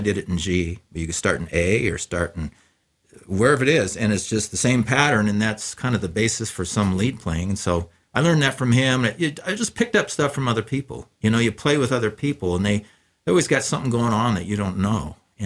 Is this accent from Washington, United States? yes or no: yes; Walla Walla, Washington, United States; I was in Walla Walla. I was born and raised in Walla Walla.